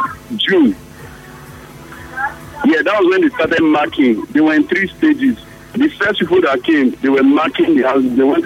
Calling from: Port Harcourt, Rivers, Nigeria; I'm calling from Port Harcourt.

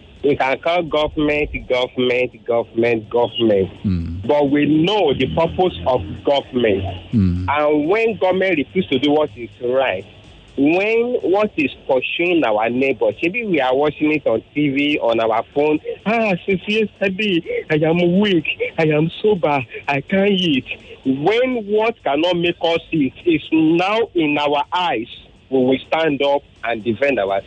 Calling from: Aja, Lagos, Nigeria; calling from Aja.

